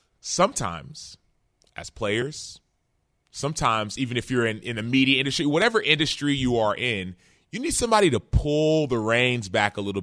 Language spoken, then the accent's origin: English; Dallas, Texas, United States; I grew up in Dallas.